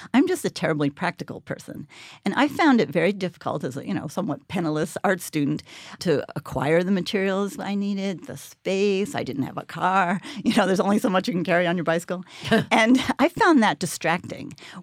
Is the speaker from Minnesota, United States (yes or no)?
no; Poughkeepsie, New York, United States; Where I grew up in Poughkeepsie, New York, there were very few venues for art made by anyone.